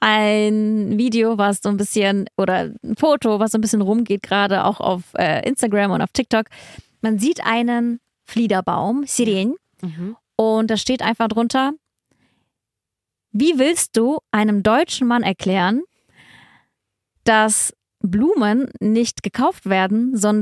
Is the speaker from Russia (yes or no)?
yes; Russia; moved away; erinnert mich auch so heftig an meine Kindheit in Russland